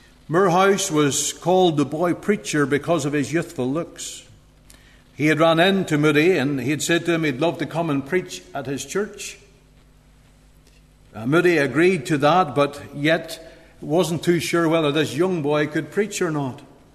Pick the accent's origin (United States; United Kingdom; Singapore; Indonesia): United Kingdom; Bushmills, Northern Ireland; in our town of Coleraine, where I am originally from Bushmills, but we're in Coleraine